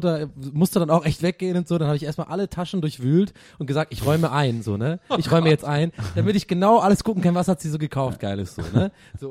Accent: Tübingen, Baden-Württemberg, Germany; bei uns in Tübingen damals

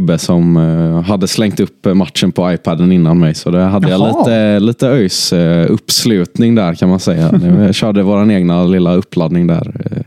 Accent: Gothenburg, Västra Götaland County, Sweden; men gött att vara hemma i Götet, måste jag säga

